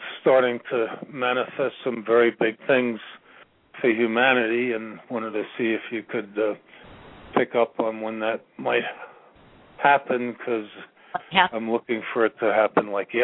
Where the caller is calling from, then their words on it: Virginia, United States; I'm calling from Virginia.